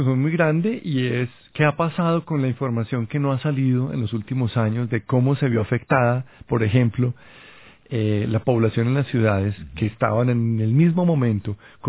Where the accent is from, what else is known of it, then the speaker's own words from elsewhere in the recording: Colombia; que los tenemos que asumir como colombianos